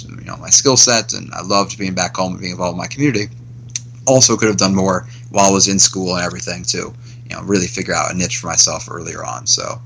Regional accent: Akron, Ohio, United States; So yeah, I grew up in Akron, Ohio. I went to undergrad at the University of Dayton in applied mathematical economics.

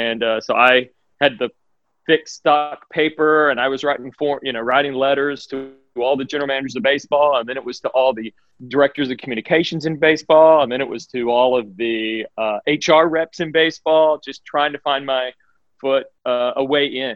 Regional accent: Arkansas, United States; I'm from Arkansas originally.

